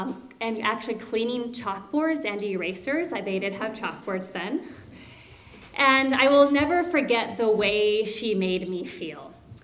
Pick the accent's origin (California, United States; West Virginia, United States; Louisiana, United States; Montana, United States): Montana, United States; Helena; I am from Helena. I grew up there. I am currently a teacher there. In fact, I went to public elementary school there.